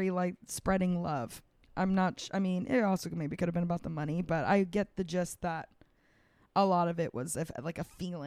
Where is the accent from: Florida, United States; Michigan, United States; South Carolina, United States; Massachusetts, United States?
Florida, United States; Orlando; I growing up in Florida, I grew up at the Orlando Disneys, grew up watching Disney movies, of course. Moved to Los Angeles for a little bit